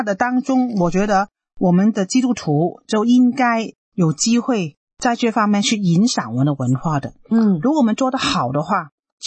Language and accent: Chinese; China; 我们中国人看轮回就是前世的问题